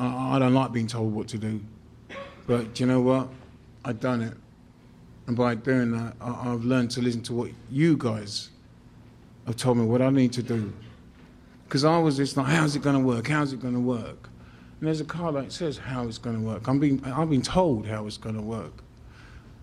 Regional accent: London, United Kingdom; I'm from South London, I live in Brixton

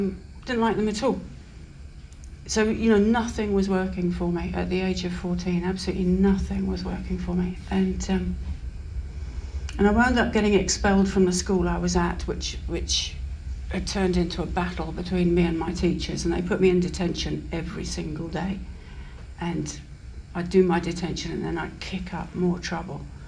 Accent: London, United Kingdom; I'm a Londoner, I was born, I'm the eldest of, there's almost eight of us really.

